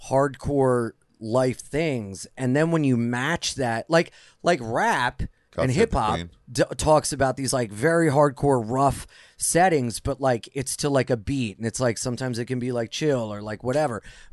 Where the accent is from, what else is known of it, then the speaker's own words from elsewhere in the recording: England, United Kingdom; We're from England.